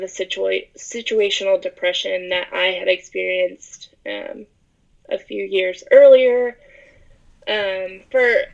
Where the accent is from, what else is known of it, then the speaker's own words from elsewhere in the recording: Baltimore, Maryland, United States; I'm originally from Baltimore, so it's a plane ride from Baltimore, from my family, from familiarity